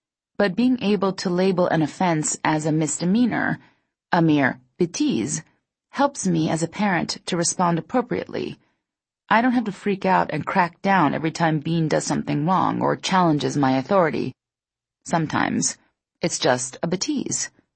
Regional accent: United States; accent: American; I can hear my American accent and the way I stumble over the odd word.

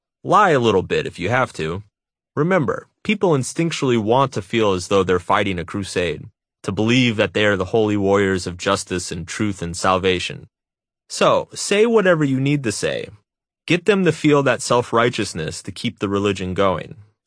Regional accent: Texas, United States; Growing up in Texas, Jesus and football were the only gods that mattered.

